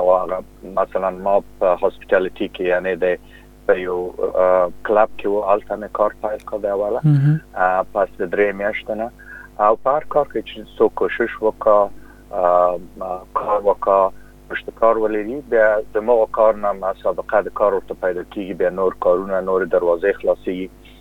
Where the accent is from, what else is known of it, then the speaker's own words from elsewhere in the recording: Kabul, Afghanistan; also born or lived in Lashkar Gah, Afghanistan; زه په بیلمن د لشکرګاه په ښار کې زیږیدلم او پس د دوه کلونو هم چې امام مور پلار کابل ته راغلی دي او هلته زه په کابل کې لوی شوی یم.